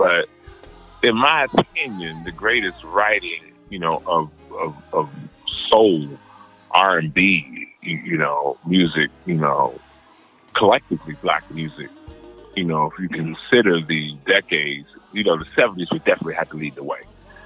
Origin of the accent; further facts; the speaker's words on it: Washington, District of Columbia, United States; But I came from Washington, D.C. They call it the DMV, you know, the District, Maryland. And Virginia. And we had these little row houses, you know, two houses together, then it was a space, and then another two houses together.